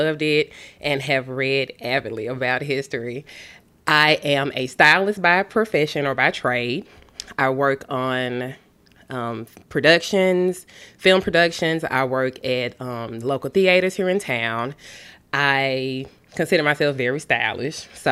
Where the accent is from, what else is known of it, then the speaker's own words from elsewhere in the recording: Memphis, Tennessee, United States; I am from South Memphis. Born and raised. My grandmother raised me.